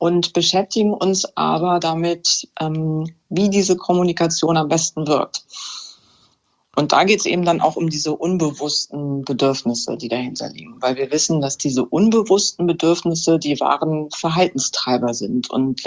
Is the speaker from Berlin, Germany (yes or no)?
no; Hänigsen, Lower Saxony, Germany; now in Burgdorf, Germany; Ich komme ursprünglich aus Henigsen und Burgdorf war ja fast schon immer die große Stadt für mich.